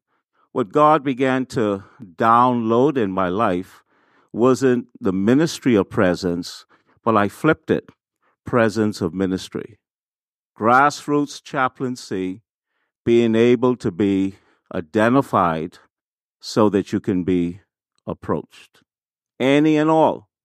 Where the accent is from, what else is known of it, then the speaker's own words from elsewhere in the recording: Bahamas; When we were kids, I grew up in the Bahamas.